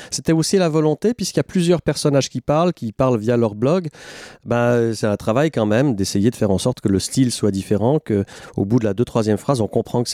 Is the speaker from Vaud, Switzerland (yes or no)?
no; Le Locle, Neuchâtel, Switzerland; also born or lived in Les Ponts-de-Martel / Beauce, France; Moi, je suis français et suisse. Je suis du Locle et des Ponts de Martel en Suisse et de la Plaine Beauce en France.